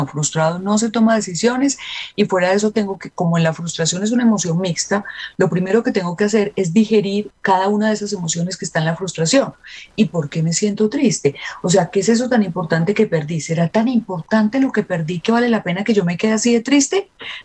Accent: Colombia; nosotros, por lo menos como colombianos, estamos lejos de estar vacunados la mayoría.

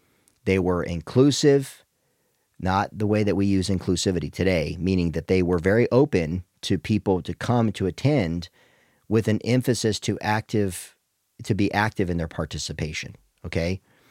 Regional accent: United States; I'm speaking as an American and primarily spending my time in American churches from West Coast to East Coast

